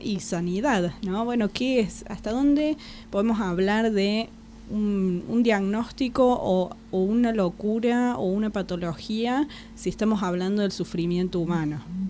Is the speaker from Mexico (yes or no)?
no; Córdoba, Argentina; Sí, sí, soy de Córdoba.